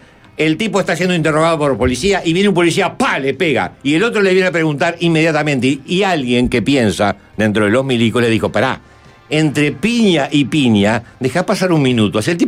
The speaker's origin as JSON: {"language": "Spanish", "country": "Uruguay", "said": "Ahora, como somos, los uruguayos somos copiones, copiamos todo."}